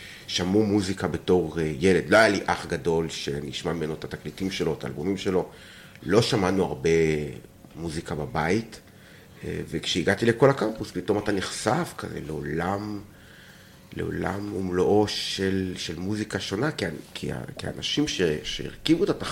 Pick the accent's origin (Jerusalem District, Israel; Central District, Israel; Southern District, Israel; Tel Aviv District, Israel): Southern District, Israel; Kibbutz Tzurim; במקור אני בן קיבוץ צורים, שזה בצפון הנגב, צפון מערב הנגב, במועצה אזורית אשכול, בפאה המזרחית של מועצה אזורית אשכול.